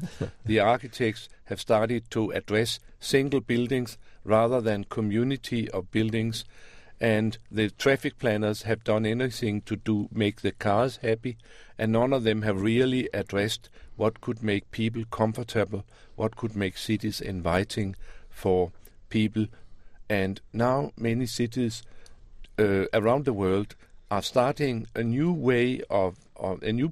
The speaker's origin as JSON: {"language": "English", "country": "Denmark", "second_language": "English", "said": "I come from Europe. I'm from Denmark, and I work quite a bit in Europe."}